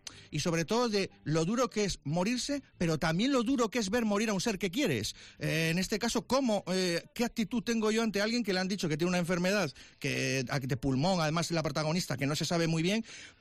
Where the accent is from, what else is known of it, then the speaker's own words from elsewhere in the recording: Spain; En España sí, así somos los españoles